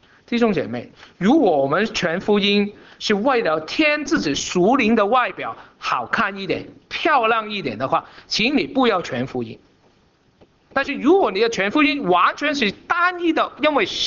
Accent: China; 所以我们中国人有一个曾经这样的成语故事

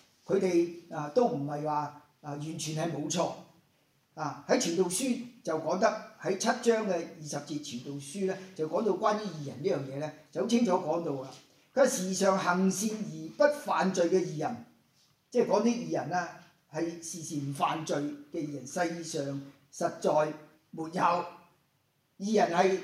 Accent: China; 但起碼我們用一個我們中國人說的，他是一個好人來的這個人

